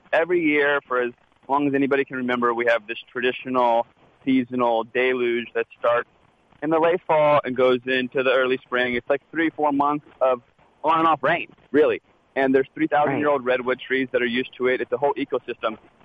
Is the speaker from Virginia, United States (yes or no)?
yes; Virginia, United States; also born or lived in California; I'm from Virginia, grew up in the D.C. area, went to Virginia Tech, moved to California, and then I ended up in Northern California back in school getting my MBA.